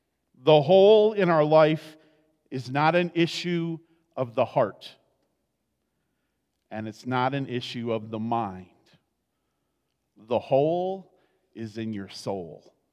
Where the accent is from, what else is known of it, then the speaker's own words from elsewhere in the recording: Iowa, United States; It's 10 miles away from where I grew up in Iowa.